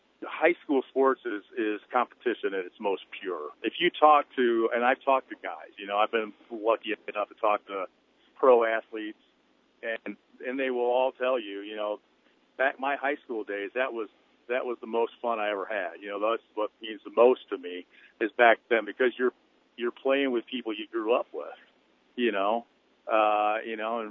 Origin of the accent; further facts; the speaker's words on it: Peoria, Illinois, United States; So I grew up in Peoria and graduated from Illinois State University